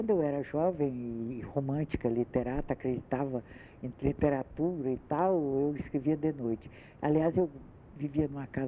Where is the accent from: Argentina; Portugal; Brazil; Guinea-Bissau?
Brazil; Fortaleza, Ceará; now in Rio de Janeiro, Brazil; a sua cidade natal, a minha, que é Fortaleza. Eu hoje realmente amo muito mais o Rio do que a cidade de Fortaleza, que mudou muito, não é mais a pequena cidade onde eu cresci e nasci. Eu sou sertaneja, fazendeira.